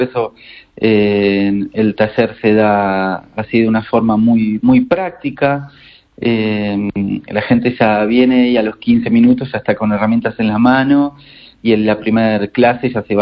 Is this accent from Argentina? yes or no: yes; Argentina; que soy muy bueno contando cuentos. Como buen argentino.